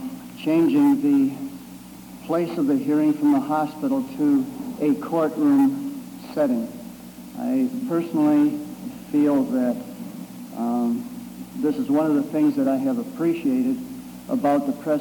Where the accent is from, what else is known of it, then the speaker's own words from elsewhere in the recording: Walker, Minnesota, United States; from Cass County, Minnesota.